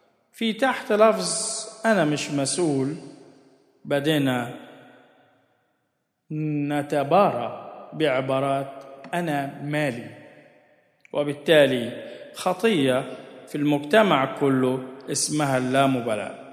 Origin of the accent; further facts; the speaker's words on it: Egypt; احنا كمصريين جينا من الجمل الحلوة اللي عجبتنا حفظناها